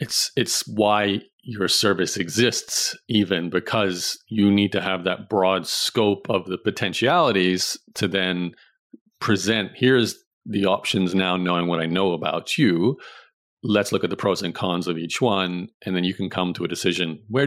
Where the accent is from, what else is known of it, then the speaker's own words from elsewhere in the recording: Canada; I'm just reading off things I know I currently have as a Canadian. These are all in Canada for me.